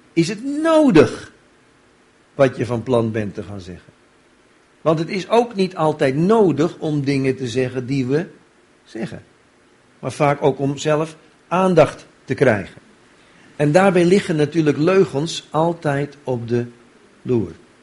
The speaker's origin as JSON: {"language": "Dutch", "town": "Diemen", "region": "North Holland", "country": "Netherlands", "said": "Ja, ik kom uit Diemen bij Amsterdam."}